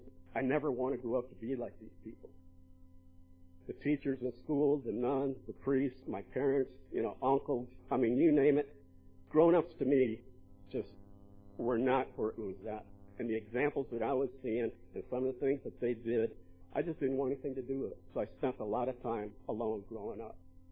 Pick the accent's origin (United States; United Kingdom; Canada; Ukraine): United States; Texas; moved away; also born or lived in Tucson, Arizona / California; I left my home state of Texas, and I went to Arizona, and I figured if I left, made it geographic, my life would change.